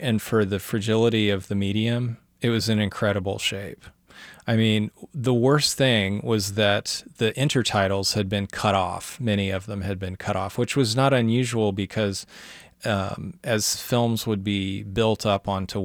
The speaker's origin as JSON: {"language": "English", "region": "Oklahoma", "country": "United States", "tie": "born or raised there", "said": "And I grew up in Oklahoma, so I've always kind of been around Native American culture and people"}